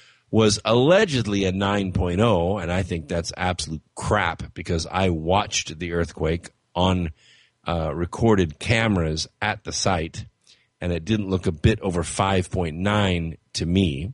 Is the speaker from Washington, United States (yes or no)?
no; California, United States; I'm from California, so this means a little bit to me.